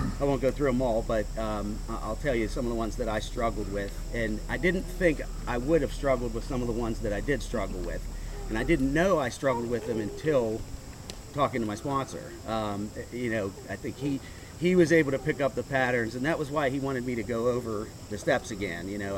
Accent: Pittsburgh, Pennsylvania, United States; also born or lived in Ohio; I'm from Pittsburgh, grew up there, lived there my whole life, except when I got clean, I moved to the treatment center I went to was in Ohio.

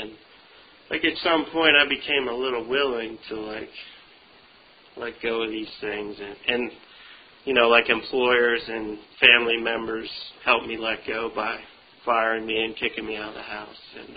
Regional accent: Altoona, Pennsylvania, United States; I remember, I grew up in Altoona, PA

